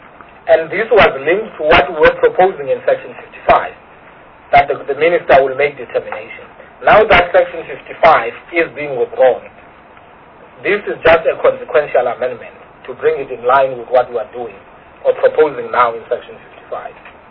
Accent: South Africa; first language Xhosa; English is a second language; Okay, my first language is Xhosa. You will excuse me.

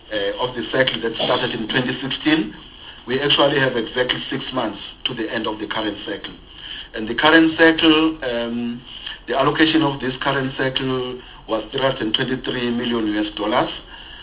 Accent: KwaZulu-Natal, South Africa; it's got nothing to do with the fact that I'm from KwaZulu-Natal.

